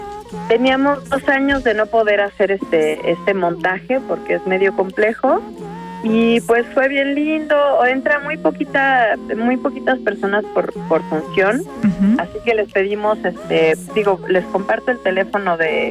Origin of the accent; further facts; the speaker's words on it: Cuernavaca, Morelos, Mexico; Es realmente como una, pues es bien bonito porque yo soy de Cuernavaca, entonces es muy chido poder como regresar a casa